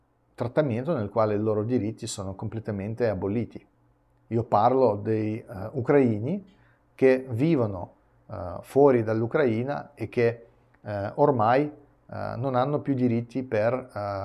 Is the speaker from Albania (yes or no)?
no; Russia; Italian is a second language; perché io sono russo